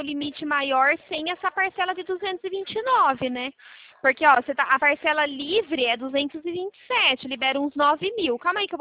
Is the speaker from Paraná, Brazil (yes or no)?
no; Araras, São Paulo, Brazil; Não, na verdade eu sou de Araras, é bem próximo.